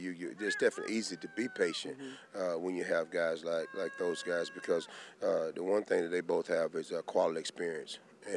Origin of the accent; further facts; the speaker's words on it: Georgia, United States; He's from Georgia and I'm from Georgia.